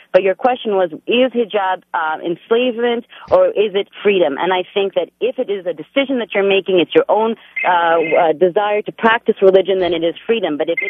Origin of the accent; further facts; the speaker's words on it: Montreal, Quebec, Canada; My background is Egyptian, born and raised in Montreal, Canada.